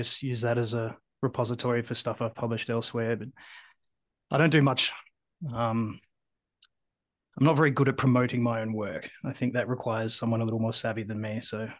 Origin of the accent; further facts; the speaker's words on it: Australia; Well, like you said, I'm from Down Under.